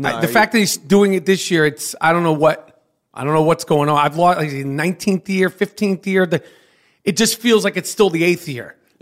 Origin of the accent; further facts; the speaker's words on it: New York, United States; I mean, I'm a New Yorker. You understand the politics of a New Yorker rooting for the Celtics?